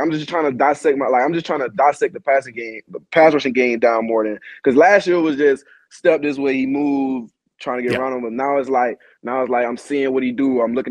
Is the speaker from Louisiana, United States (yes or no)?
no; Savannah, Georgia, United States; I'm a kid from Savannah, Georgia, bro.